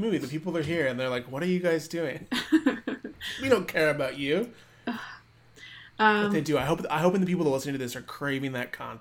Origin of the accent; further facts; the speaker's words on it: Oklahoma, United States; I come from Oklahoma, so there's sort of a, people get married a lot younger in Oklahoma.